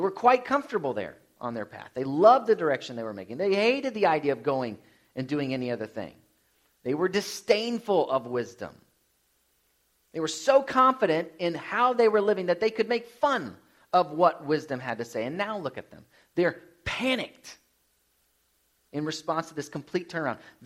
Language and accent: English; Midwest, United States; also born or lived in Florida; When we grew up in the Midwest, Laura and I, we know that tornadoes just kind of pop up.